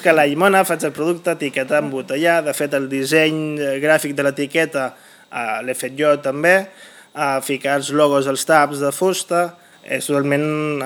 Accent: Sitges, Catalonia, Spain; Bueno, jo sóc de Sitges.

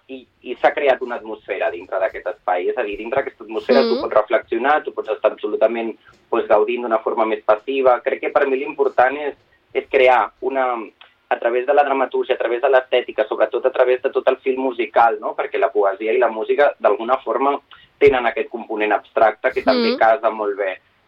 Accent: Barcelona, Catalonia, Spain; la majoria no som de Barcelona, jo sí, però la majoria de la companyia no és de Barcelona.

